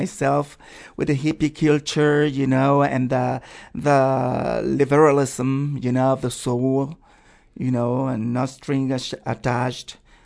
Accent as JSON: {"language": "English", "country": "Costa Rica", "tie": "born or raised there", "also_born_or_lived": "Nicaragua / Panama / Dominican Republic", "moved": "as an adult", "lives_now": "United States", "said": "I was born in Nicaragua. I was raised in Costa Rica, where I did kindergarten all to my undergrad studies in the University of Costa Rica."}